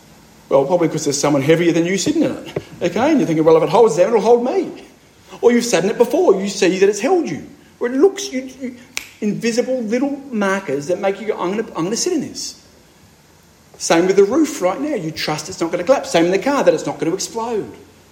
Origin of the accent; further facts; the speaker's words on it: Sydney, New South Wales, Australia; I grew up in Sydney. I'll finish with this, my friends. I grew up in, not just in Sydney, but in the centre of the city, a suburb called Newtown.